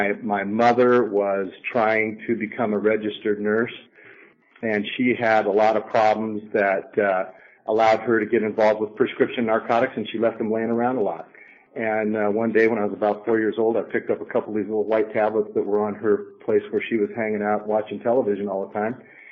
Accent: San Jose, California, United States; born there; I was born on October 14th in 1952 in San Jose, California.

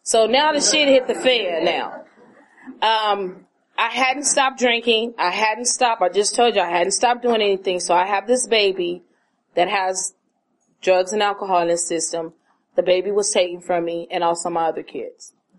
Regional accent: Oakland, California, United States; I'm from West Oakland, which they call the Lower Bottoms.

